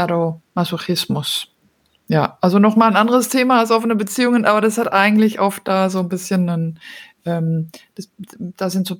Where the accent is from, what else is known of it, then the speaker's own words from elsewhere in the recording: Belgium; also born or lived in Denmark; now in Germany; bin ursprünglich aus Dänemark, aber in Belgien aufgewachsen und jetzt wohne ich derzeit in Deutschland und bin schon länger international unterwegs, bin so aufgewachsen quasi